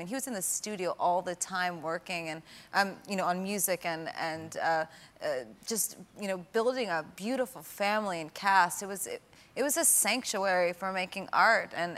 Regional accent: East Coast, United States; And we're both Italian and we're from the East Coast, so, you know, that's what you do.

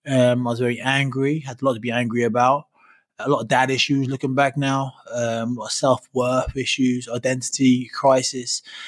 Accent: London, United Kingdom; Listen, London is my hometown.

